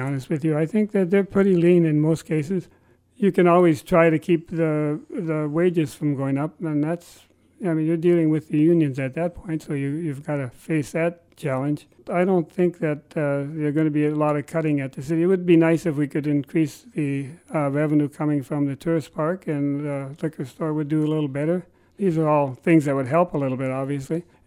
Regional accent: Grand Portage, Minnesota, United States; No, I was born and raised in Grand Portage.

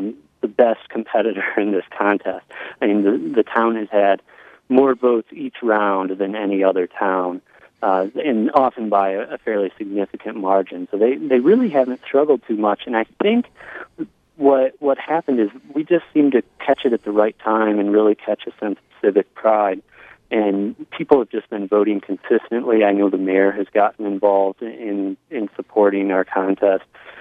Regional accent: Michigan, United States; And I'm originally from Michigan, so I'm personally really happy to see some upper Midwest pride.

